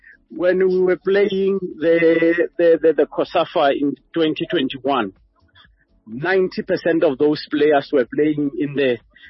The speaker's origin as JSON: {"language": "English", "country": "South Africa", "said": "But as a South African, I will always put my country first"}